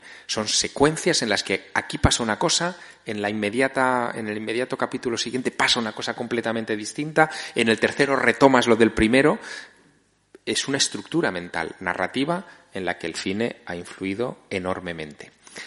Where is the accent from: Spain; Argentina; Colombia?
Spain; Teruel, Aragon; yo soy de Teruel, como ha dicho antes César, o sea, cabezón